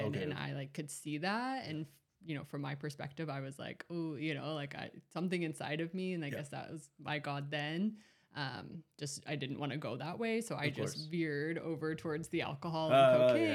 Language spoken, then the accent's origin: English; Salt Lake City, Utah, United States; Yeah, I grew up in Salt Lake City, Utah. Pretty average life with the family, and I have one older brother.